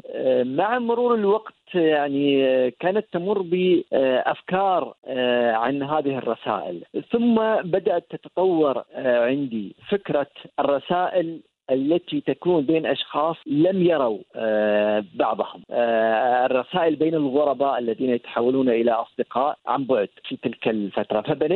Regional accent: United Arab Emirates; مجال لم يكتب فيه بشكل كبير عندنا في الإمارات، ويوجد فيه نقص

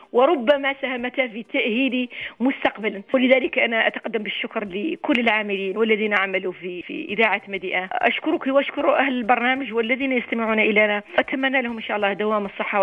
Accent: Mauritania; كما الزواج عندنا في موريتانيا أيضا الزواج سهلا،

